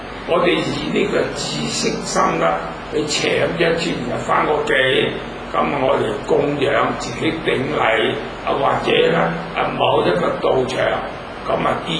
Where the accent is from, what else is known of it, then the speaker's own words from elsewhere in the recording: Zhongshan, Guangdong, China; 奇问咯，我系中山人，佢用一口中山话